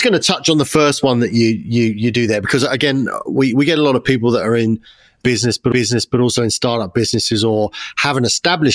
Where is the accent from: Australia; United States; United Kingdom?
United Kingdom; England; born there; considering we're both English born